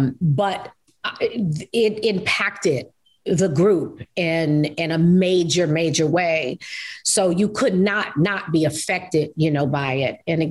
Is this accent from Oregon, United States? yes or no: no; New York, United States; I'm from New York. Okay. So let me know where I stand with you.